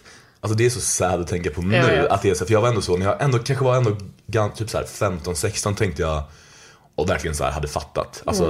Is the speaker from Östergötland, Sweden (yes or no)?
yes; Linköping, Östergötland, Sweden; jag är uppvuxen då utanför Linköping